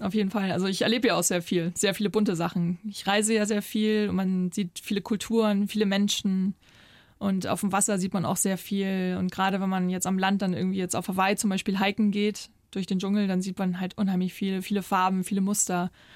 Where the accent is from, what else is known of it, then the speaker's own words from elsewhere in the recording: Sylt, Schleswig-Holstein, Germany; born there; ich bin ja auf Sylt geboren und wir waren ja sehr viel unterwegs